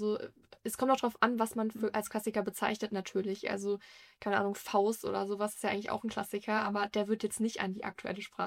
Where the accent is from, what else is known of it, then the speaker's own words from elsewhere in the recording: Frankfurt, Hesse, Germany; ich komme aus Frankfurt